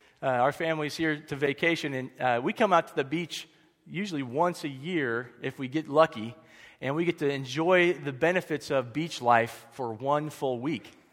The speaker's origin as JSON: {"language": "English", "town": "York", "region": "Nebraska", "country": "United States", "tie": "born or raised there", "said": "So Tim and I grew up in York, Nebraska, and actually sitting in this auditorium this morning is making me, like, feel these feelings of East Hill Church of Christ in York, Nebraska, where I grew up going to church."}